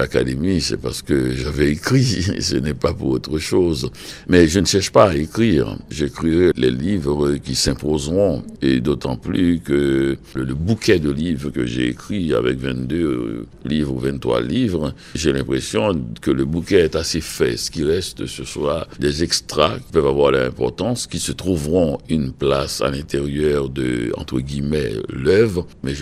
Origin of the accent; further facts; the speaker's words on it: Haiti; also born or lived in Quebec, Canada; je viens d'Haïti et j'ai vécu une grande partie de ma vie au Québec. Et je suis de 2 grandes nation francophone en Amérique, et créole pour Haïti aussi.